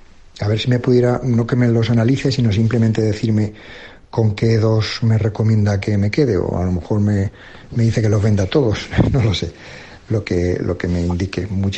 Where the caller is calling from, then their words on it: Madrid, Community of Madrid, Spain; de Madrid. En primer lugar, muchas gracias por la ayuda que nos brindan con su programa